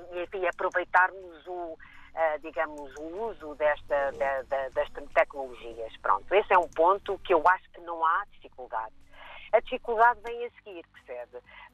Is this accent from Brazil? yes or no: no; Mozambique; now in Portugal; Eu vinha de Moçambique e na verdade, quando aterramos e passámos a viver em Portugal